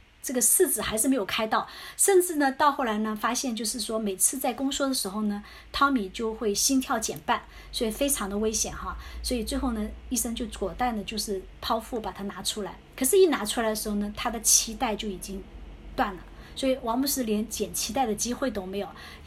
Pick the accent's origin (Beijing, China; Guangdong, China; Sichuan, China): Guangdong, China; 我是在广东长大的